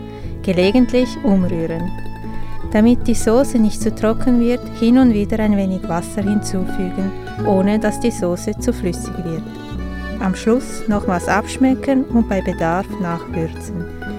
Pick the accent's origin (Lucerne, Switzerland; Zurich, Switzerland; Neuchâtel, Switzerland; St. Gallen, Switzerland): Zurich, Switzerland; Winterthur; now in Basel, Switzerland; Ich bin Buchgestalterin und wohne seit 12 Jahren in Basel. Aber ich bin in Winterthur aufgewachsen und ja, komme eigentlich regelmäßig zurück, weil meine Mutter noch da wohnt